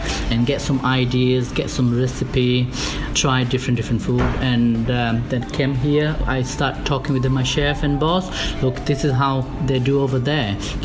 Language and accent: English; Bangladesh; I'm originally from Bangladesh and my granddad he was from India